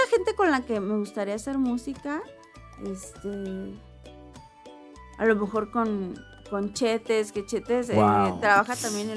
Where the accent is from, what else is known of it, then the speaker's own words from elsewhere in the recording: Sinaloa, Mexico; yo soy de Sinaloa, pero sí, mi segundo hogar es Guadalajara